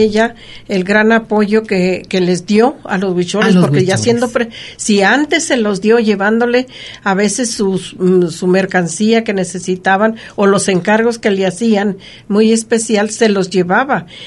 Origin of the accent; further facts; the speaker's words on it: Mezquitic, Jalisco, Mexico; Yo recuerdo que en el periódico que editaban los escritores de allí de Mezquitic